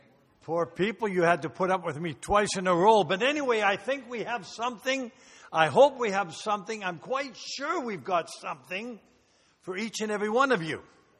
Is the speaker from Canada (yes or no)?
no; England, United Kingdom; Yes, I am English. But when I started taking out my wife, she thought I was German. I had an accent.